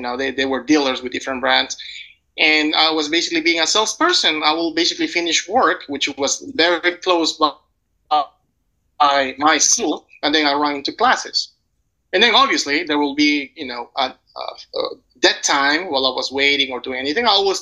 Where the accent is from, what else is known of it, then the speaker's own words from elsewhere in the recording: Arequipa, Peru; English is a second language; moved away as an adult; now in New York, United States; I was raised traditionally in a very traditional household in Peru, in Arequipa, in the south of Peru